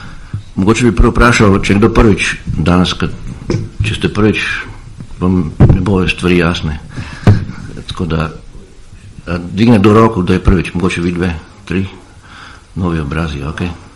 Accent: Zagreb, City of Zagreb, Croatia; Ja sem iz Zagreba drugač.

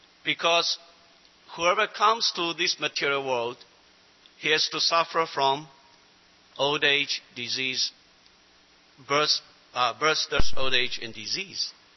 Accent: China; You know, I'm from China, and in my mind, I'm always thinking my home is China.

